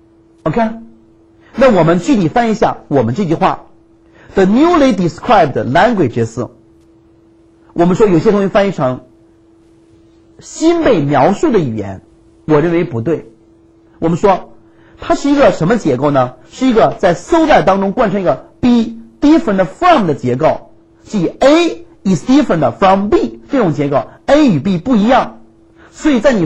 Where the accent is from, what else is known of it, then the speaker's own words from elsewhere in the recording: China; 外国人他写作的时候一般要换词，跟我们中国人不一样。我们中国人是从开头到结尾都是一样的词